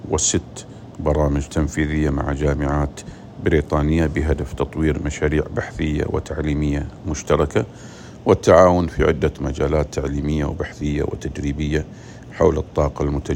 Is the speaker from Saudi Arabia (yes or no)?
yes; Saudi Arabia; ما حققته بلادنا المملكة العربية السعودية في مجال التعليم كان أحلاما وكان أمنيات